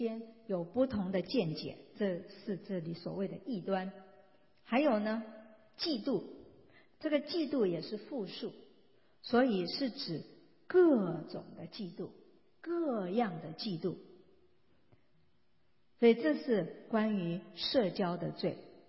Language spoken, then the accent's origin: Chinese; China; 还有我们中国人譬如说招亡魂、占卜、算命、风水、紫微斗数